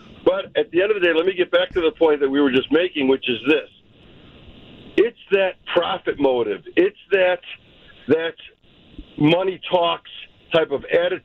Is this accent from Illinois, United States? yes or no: yes; Illinois, United States; which is why I live in the North Shore, because I grew up on the South Side, and I didn't want my kids to go to the high school that I went to.